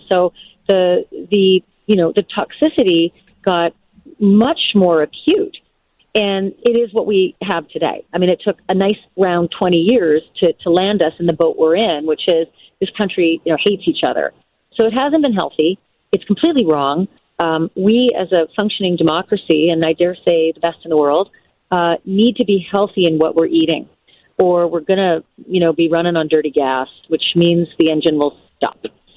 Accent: United States; I'm not being served as an American, and I would like a nice, unbiased product out there.

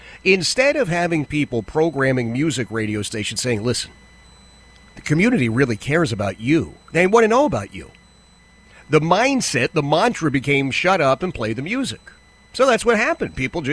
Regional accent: Philadelphia, Pennsylvania, United States; But as a kid, growing up in Philadelphia, and every community had a similar situation, but growing up in Philadelphia, we had some amazingly talented radio people.

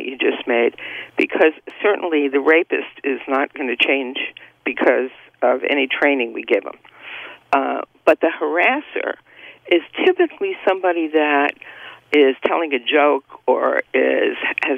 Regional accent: Bronx, New York, United States; You know, I have to tell you, I grew up in the Bronx, and I worked in Manhattan, and I am a redhead.

